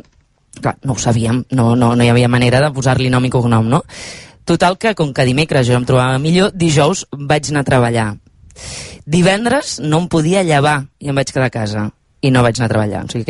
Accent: Barcelona, Catalonia, Spain; visc en un poble, des de fa mig any vam prendre la decisió de canviar de lloc de residència, vivíem a Barcelona, som de Barcelona, i bé, ens vam enamorar de la que avui és casa nostra i vam marxar.

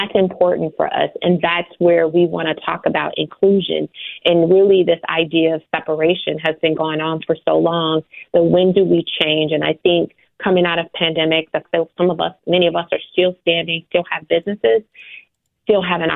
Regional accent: Chicago, Illinois, United States; I'm born and raised in Chicago, on this, you know, low end of Chicago, but I frequent all sides of Chicago.

